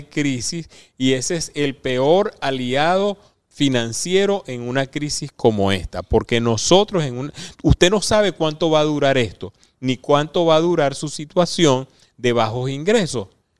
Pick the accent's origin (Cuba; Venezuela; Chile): Venezuela; en los países nuestros, nosotros que somos venezolanos